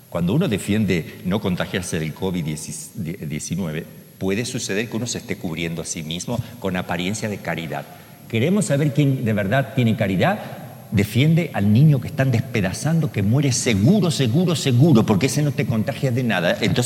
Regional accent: Buenos Aires, Argentina; yo nací en Buenos Aires, tengo la cultura de ahí

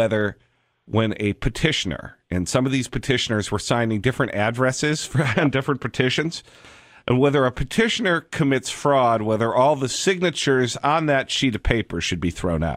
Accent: Milwaukee, Wisconsin, United States; in my hometown of Uniontown, Milwaukee, Wisconsin today

